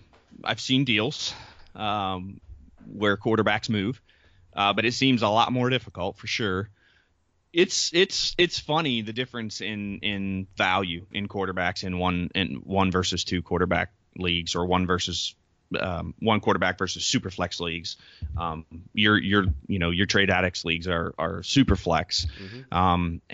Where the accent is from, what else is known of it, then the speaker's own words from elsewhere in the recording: Pennsylvania, United States; I'm from Central Pennsylvania, admittedly